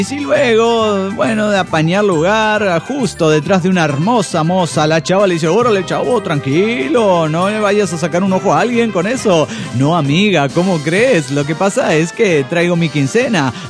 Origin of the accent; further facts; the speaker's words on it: Oaxaca, Mexico; de Oaxaca.